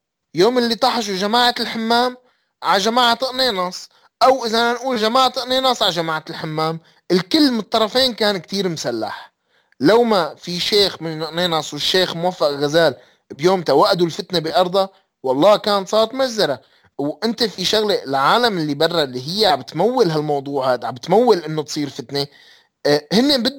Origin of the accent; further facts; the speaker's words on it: Aleppo, Aleppo Governorate, Syria; لكن انا الاصل من حلب وهويتي حلب